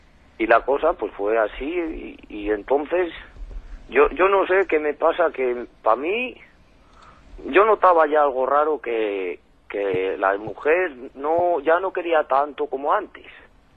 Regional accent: Santa Olaja de Porma, Castile and León, Spain; Yo soy de aquí, de Santa Olaja, de Porma de León.

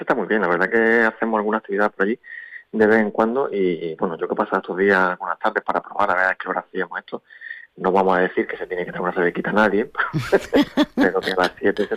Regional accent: Andalusia, Spain; Nosotros defendemos, somos del campo de Gibraltar, siempre lo decimos, ¿eh? Somos una asociación de la comarca

